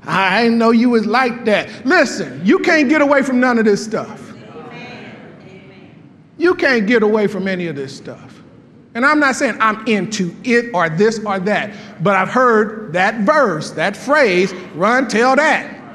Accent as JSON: {"language": "English", "town": "Wellston", "country": "United States", "tie": "born or raised there", "said": "I wasn't born in 1611 and I grew up in Wellston."}